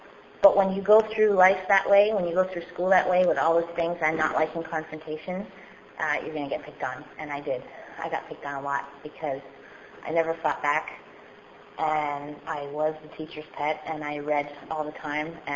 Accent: Laval, Quebec, Canada; I grew up in a really nice family. Born and raised here in Montreal, I grew up in Laval.

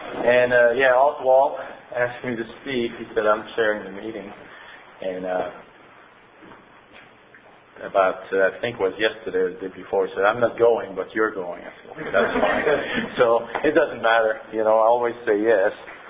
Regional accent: Montreal, Quebec, Canada; English is a second language; I'm from Montreal. I'm from east side. I'm from Ville d'Anjou.

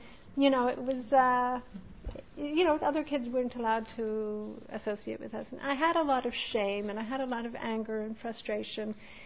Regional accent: Montreal, Quebec, Canada; born there; I come from, I was born in Montreal in 1960.

